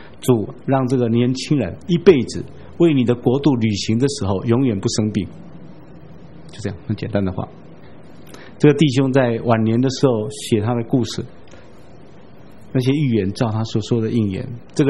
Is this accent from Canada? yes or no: no; Taiwan; 我们台湾人很糟糕，在台语里面称老人叫老灰啊